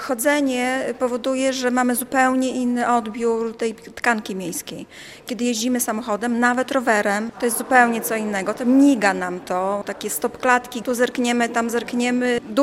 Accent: Białystok, Podlaskie Voivodeship, Poland; jestem z Białegostoku, jestem białostoczanką

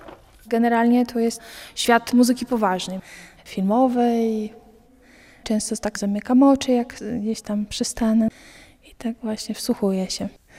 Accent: Białystok, Podlaskie Voivodeship, Poland; Jestem córką osób, które są związane ze wsią. na Podlasiu, ale równocześnie tato plus jego rodzice kupili dom w Białymstoku. I właśnie wychowywałam się przy Jurowieckiej.

